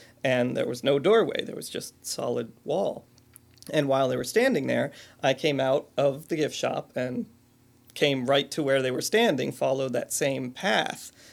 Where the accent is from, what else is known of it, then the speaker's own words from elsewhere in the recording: Emmaus, Pennsylvania, United States; in the house that I grew up in Emmaus, Pennsylvania, there were lots of sounds and things that couldn't be explained.